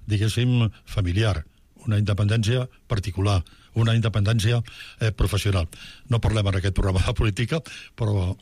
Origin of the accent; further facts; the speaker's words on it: Barcelona, Catalonia, Spain; jo jugava al meu barri, al Poble Sec